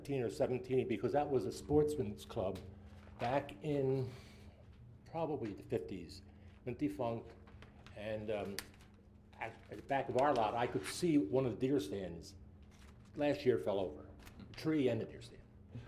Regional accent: New Jersey, United States; now in Delaware, United States; I'm from New Jersey. We got a lot of affordable houses in New Jersey, and we have a lot of houses that aren't affordable.

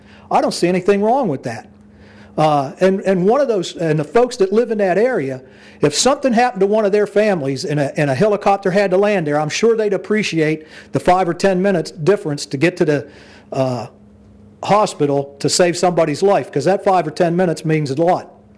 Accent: Ohio, United States; I'm a transplant myself. I come from Ohio. I came here because of Dover Air Force Base.

